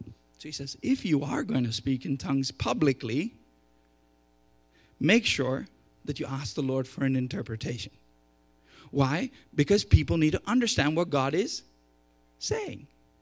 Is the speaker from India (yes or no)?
yes; India; English is a second language; I come from India. I speak about 3 or 4 Indian languages.